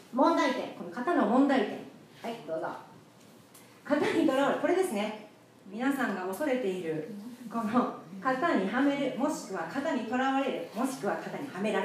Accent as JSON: {"language": "Japanese", "region": "Hokkaido", "country": "Japan", "said": "私北海道の出身で"}